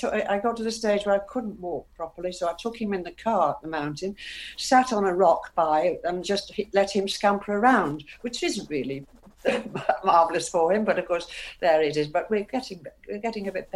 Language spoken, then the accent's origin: English; Wales, United Kingdom; No, I've lived here 20 years. I come from Wales anyway, but I've got good friends.